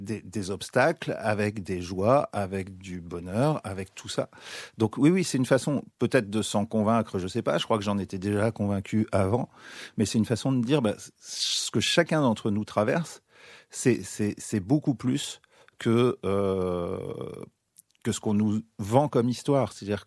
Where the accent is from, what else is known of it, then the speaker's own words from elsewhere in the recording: France; Alors quand je vais à Bruxelles, je suis français, je suis désolé.